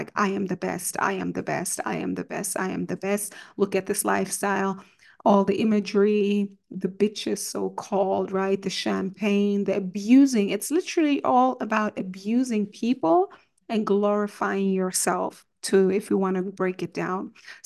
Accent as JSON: {"language": "English", "country": "Germany", "tie": "born or raised there", "said": "Even though I was like, I grew up in Germany, I really was more around the black and brown people, hip hop, and yeah, hip hop, R&B, creative scene."}